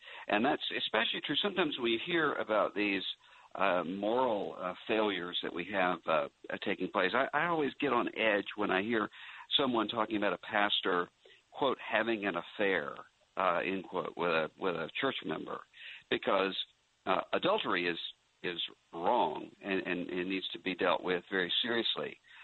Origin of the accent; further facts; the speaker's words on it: Mississippi, United States; I mean, I grew up in Mississippi in the generation after Jim Crow and the Civil Rights Movement.